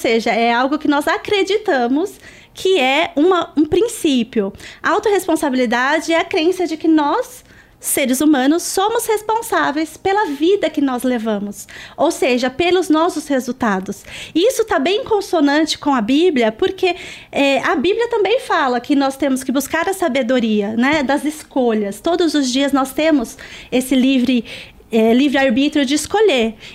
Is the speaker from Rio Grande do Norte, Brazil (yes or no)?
no; São Bernardo do Campo, São Paulo, Brazil; now in Jaguariúna, Brazil; Toda a minha família é de São Bernardo do Campo. Um beijo pra minha cidade natal. Hoje eu tô ali morando em Jaguariúna